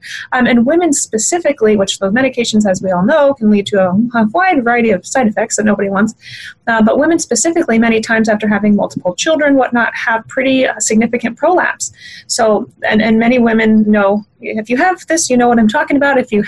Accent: Midwest, United States; I was raised again in the Midwest, and my family just never really took us as children to see the doctors.

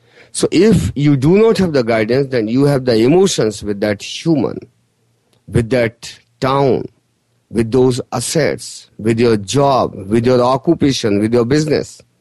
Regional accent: India; English is a second language; moved away as an adult; now in United States; I was born and brought up in India, but at the age of 32, when I got that guidance from the universe that you have completed your journey in this country, in India, now you have to go to US

